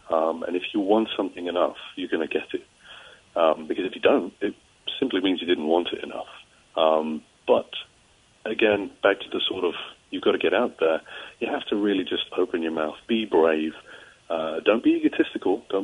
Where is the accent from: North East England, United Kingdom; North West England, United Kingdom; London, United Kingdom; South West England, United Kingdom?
North West England, United Kingdom; Liverpool; I'm also from Liverpool.